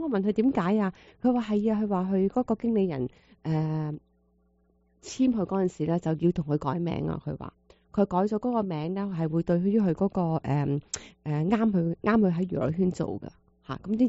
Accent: China; 我们中国人因为一向都是信。

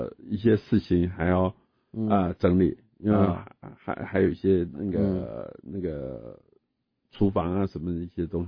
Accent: China; 不是，就是说我们中国人啊，

